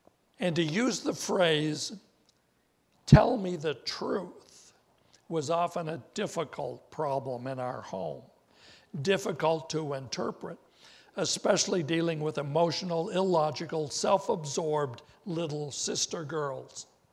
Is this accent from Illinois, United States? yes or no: no; Wendell, Idaho, United States; born there; I was born in Wendell, Idaho.